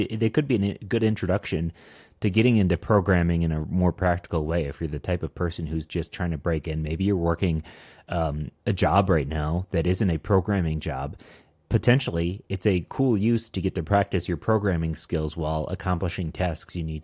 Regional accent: Denver, Colorado, United States; I'm a developer from Denver.

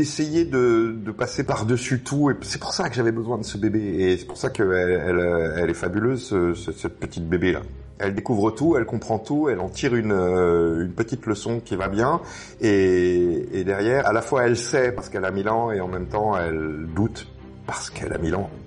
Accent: Brittany, France; je suis breton

